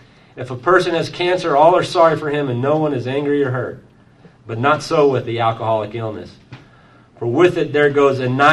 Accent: Dallas, Texas, United States; obviously we're from Dallas, and I did most of my drinking, 90% of my drinking was in Dallas.

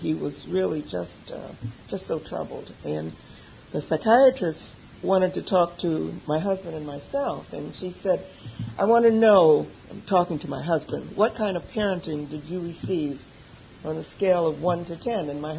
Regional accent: Detroit, Michigan, United States; also born or lived in Flint; I grew up in a parsonage. I was born in Flint, Michigan, and we moved to Detroit when I was a year old

